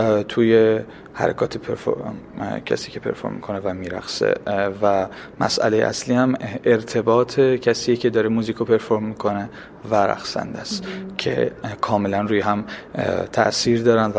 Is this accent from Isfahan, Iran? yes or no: yes; Kashan, Isfahan, Iran; خب من خودم اهل کاشانم و جوشقان هم، این جوشقان نزدیک، یکی از روستاهای نزدیک کاشانه